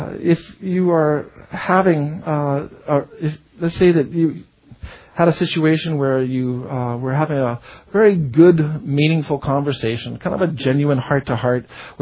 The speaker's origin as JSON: {"language": "English", "town": "Tantalus", "region": "Hawaii", "country": "United States", "tie": "born or raised there", "said": "We grew up on Tantalus."}